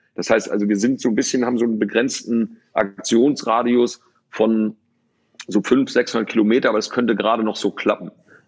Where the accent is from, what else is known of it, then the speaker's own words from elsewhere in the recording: Lübeck, Schleswig-Holstein, Germany; born there; ich bin in Lübeck geboren